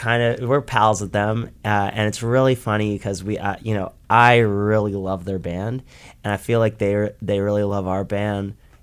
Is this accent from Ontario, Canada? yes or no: yes; Toronto, Ontario, Canada; from Toronto. We're from Toronto.